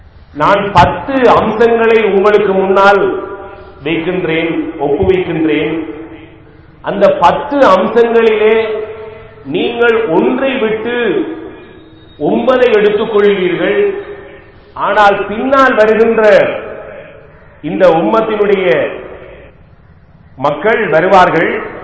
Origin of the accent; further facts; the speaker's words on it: Addalaichenai, Eastern Province, Sri Lanka; பிறந்ததுதான் இந்த ஊர், வளர்ந்ததெல்லாம் அட்டாளைச்சேரி, என்னை ஆளாக்கியது அட்டாளைச்சேரி